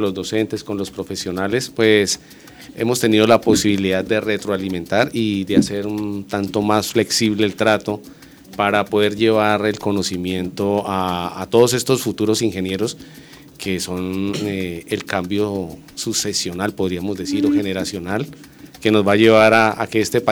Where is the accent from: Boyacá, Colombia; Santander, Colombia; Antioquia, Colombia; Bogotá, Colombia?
Boyacá, Colombia; Guateque; soy de origen boyacense, de un municipio cuna de nuestro expresidente Enrique Olaya Herrera, el municipio de Guateque, en el departamento de Boyacá